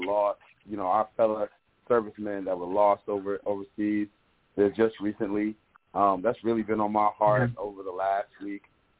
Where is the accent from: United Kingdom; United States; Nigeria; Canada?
United States; Brooklyn, New York; I'm gangster, all right? I'm from Brooklyn, so.